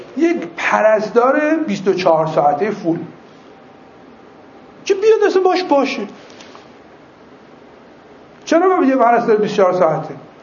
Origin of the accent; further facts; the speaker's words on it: Iran; also born or lived in Tabriz / Hamadan; من در بین فرهنگ تبریز و همدان تربیت شدم. شما فکر کنید چی میشه؟ یه کسی که بین تبریز و همدان فرهنگ ذهنیش خانوادگی شکل گرفته باشه،